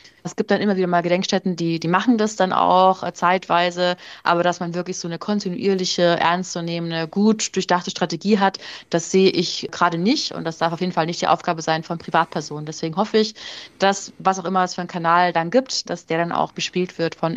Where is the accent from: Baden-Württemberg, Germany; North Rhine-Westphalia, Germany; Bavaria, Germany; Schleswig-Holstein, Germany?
Bavaria, Germany; Mühldorf; Also das KZ-Auslager Mühldorfer Hart, von dem ich eben gesprochen habe, meine Heimat, sieht auch nicht aus wie ein KZ